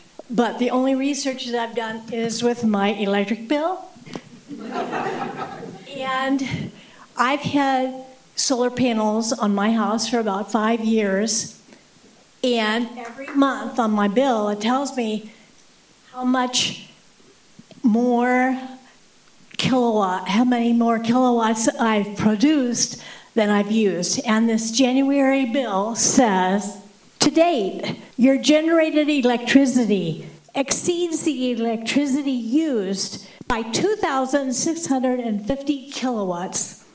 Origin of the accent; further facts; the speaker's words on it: Bozeman, Montana, United States; I'm from Bozeman.